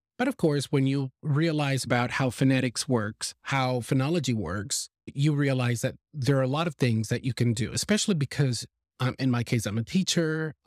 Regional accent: Venezuela; born there; first language Spanish; English is a second language; I'm not a native speaker of English because I was born in Venezuela. The language that we spoke in my house was Spanish. So the very first language that my ears heard was Spanish. And I learned English later in life, but not too late.

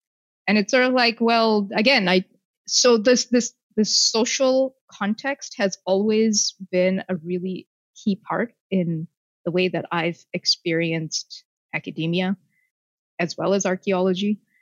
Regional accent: Toronto, Ontario, Canada; So I can tell you what it's like growing up in Toronto.

